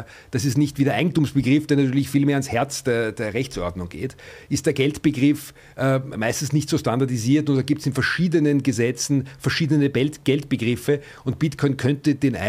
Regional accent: Vienna, Austria; moved away as an adult; now in England

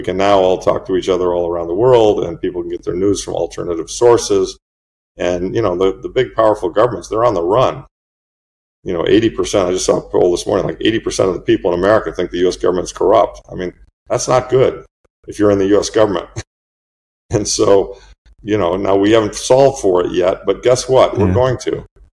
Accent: United States; I write from an American perspective because I'm an American

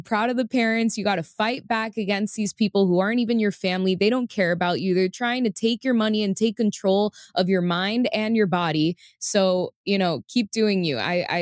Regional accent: Miami, Florida, United States; I grew up in Miami and we grew up around clubs and nightlife.

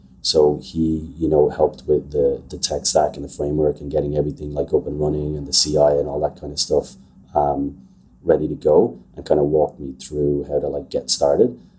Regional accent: Ireland; So I'm Irish. I grew up in Ireland. I went to art school, went to college, art college in Ireland.

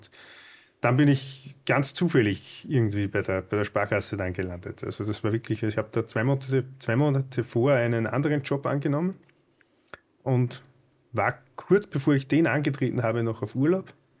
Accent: Austria; Und bei uns in Österreich musst du um Förderungen ansuchen.

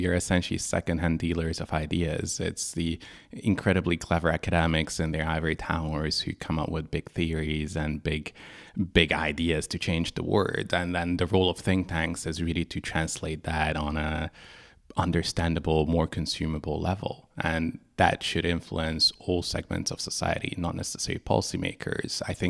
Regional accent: Budapest, Hungary; English is a second language; moved away as an adult; also born or lived in United States; now in United Kingdom; I used to work in the US. Now I live in the UK, work in Brussels, but originally I'm from Budapest, Hungary.

